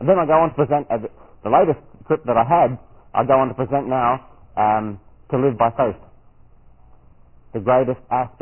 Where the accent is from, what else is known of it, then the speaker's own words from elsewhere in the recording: Australia; I was presenting myself as an Australian. I served in Vietnam.